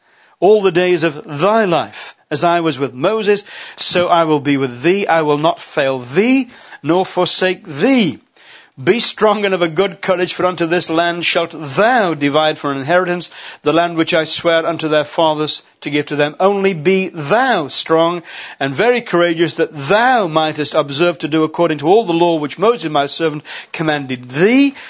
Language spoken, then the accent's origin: English; West Midlands, United Kingdom; we do have English as our first, well, a kind of English as our first language. But we come from North Staffordshire, and when we were children, they still fairly regularly used thee and thou.